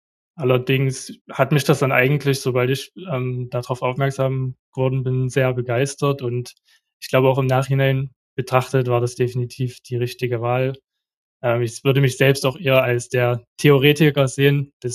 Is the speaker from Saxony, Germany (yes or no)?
yes; Saxony, Germany; ich bin 26 Jahre alt und ich komme gebürtig aus dem Erzgebirge in Sachsen.